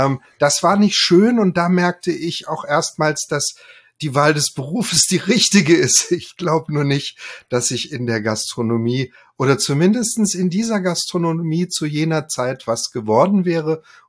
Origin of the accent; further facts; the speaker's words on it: Ravensburg, Baden-Württemberg, Germany; Albert Bullay hatte eben das Restaurant Waldhorn in meiner Heimatstadt Ravensburg. Und das war das Schöne, das war ungefähr 300 Meter von unserer Wohnung entfernt.